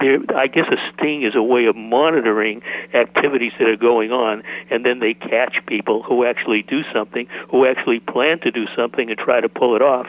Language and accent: English; Boston, Massachusetts, United States; moved away as an adult; But let me just preface that by saying that I grew up in Boston. I was there through college. Then I left.